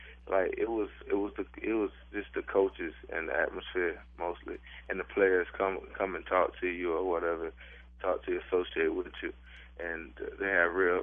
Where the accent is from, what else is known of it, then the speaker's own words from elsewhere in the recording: Thomasville, Georgia, United States; Because growing up in Thomasville, Georgia, that was the closest college team to me, and that's all I knew as a youngin.